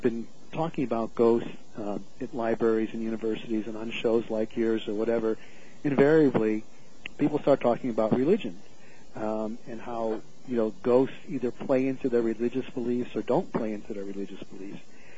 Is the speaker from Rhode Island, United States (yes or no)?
no; Connecticut, United States; now in Cincinnati, United States; I grew up in Connecticut, lived there for many years.